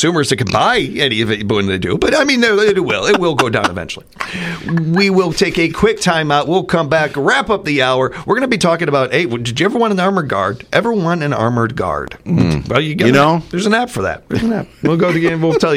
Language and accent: English; United States; I grew up on the South Side. I don't care. All the class of the world ain't gonna get that out of my system.